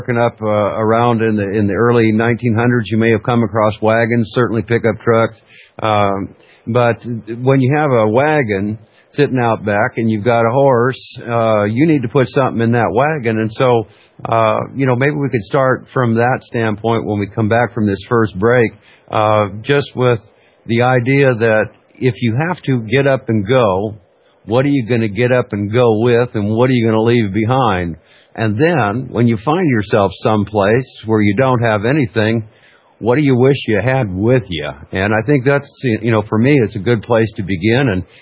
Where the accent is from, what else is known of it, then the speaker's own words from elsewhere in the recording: Alaska, United States; when we were little growing up in Alaska, my sisters and myself and my brothers